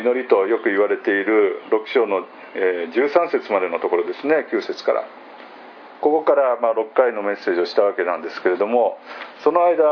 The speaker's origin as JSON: {"language": "Japanese", "region": "Tokyo", "country": "Japan", "tie": "born or raised there", "said": "私も都心で育ちましたけれども、私が小さい頃はね、まだ天の川見えたんですね23区内でも。"}